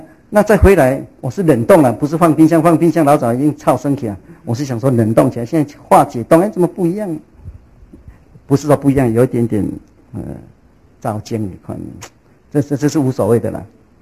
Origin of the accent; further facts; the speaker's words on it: Taiwan; moved away; 其实我已经出国很久，我已经出国24年了，所以距离很有一点距离。所以我有时候我回来，我是台湾人啊